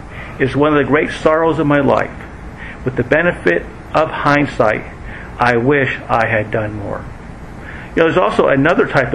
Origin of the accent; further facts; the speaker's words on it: Pennsylvania, United States; because growing up in Pennsylvania, I am a Penn State fan.